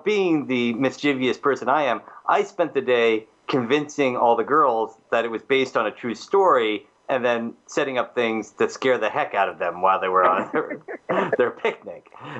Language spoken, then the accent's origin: English; Newton, New Jersey, United States; And I grew up in Newton, New Jersey, which is right down the road from there.